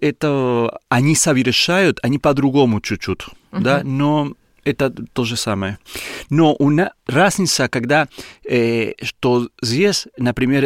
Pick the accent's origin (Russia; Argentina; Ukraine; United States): Argentina; born there; Russian is a second language; я родился в Аргентине, в деревне. И я родился в семье, которые все были крещены